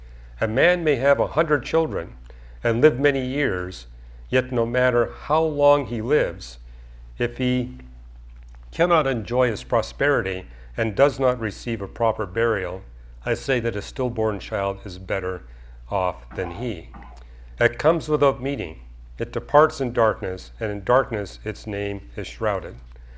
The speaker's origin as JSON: {"language": "English", "country": "Canada", "said": "I mean, I even had to read it in French because I'm a Canadian. I had to be fluent in French."}